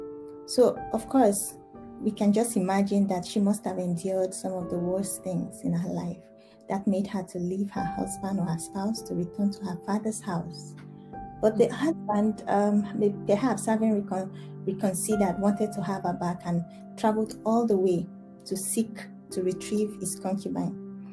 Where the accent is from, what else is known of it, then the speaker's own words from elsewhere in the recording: Nigeria; now in United Kingdom; I am from Nigeria. I'm currently in the UK undergoing a study, criminology and criminal justice